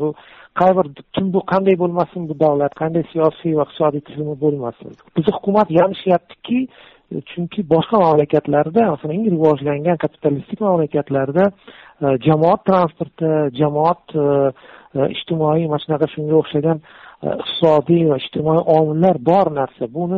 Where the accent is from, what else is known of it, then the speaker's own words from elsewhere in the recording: Tashkent, Uzbekistan; Odamlar bilan gaplashib turamiz, ko'rib turamiz toshkentlikmiz.